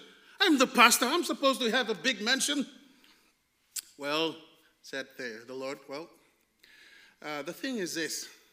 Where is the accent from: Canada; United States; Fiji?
Fiji; In Fiji, in my home country, there's a lot of crazy drivers.